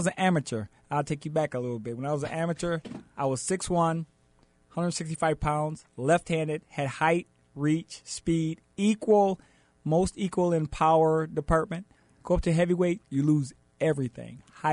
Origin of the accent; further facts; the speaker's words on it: Flint, Michigan, United States; And one of the young ladies won a gold medal from my hometown, Flint, Michigan.